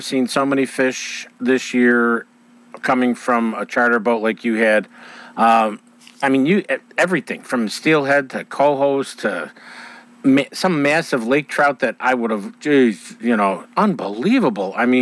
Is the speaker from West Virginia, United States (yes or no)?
no; Chicago, Illinois, United States; I'm trying to talk like I'm from the South, but I'm from the South Side of Chicago.